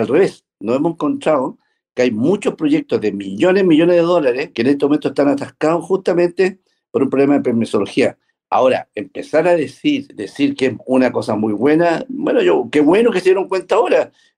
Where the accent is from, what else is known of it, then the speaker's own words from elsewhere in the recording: Antofagasta, Chile; Yo soy del norte, conozco la salitrera, conozco los salares, soy de Antofagasta, donde está el litio.